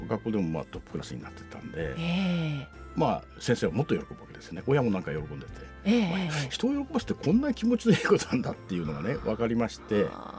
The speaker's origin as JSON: {"language": "Japanese", "town": "Sapporo", "region": "Hokkaido", "country": "Japan", "tie": "born or raised there", "said": "私はあの生まれは北海道札幌ですね。"}